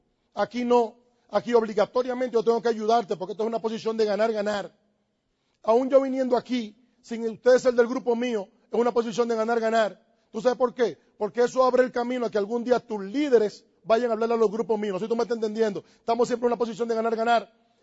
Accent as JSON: {"language": "Spanish", "country": "Dominican Republic", "said": "Yo soy cristiano, punto. Yo no tengo que pensar todos los días si yo soy casado. Yo no tengo que estar pensando todos los días, pues yo soy casado, punto. Yo no tengo que estar pensando si yo soy dominicano. Yo soy dominicano."}